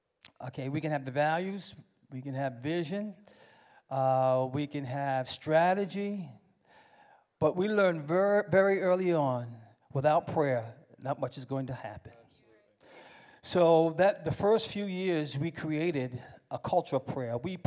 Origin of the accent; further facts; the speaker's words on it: New York, United States; I grew up in New York, he grew up in South Dakota.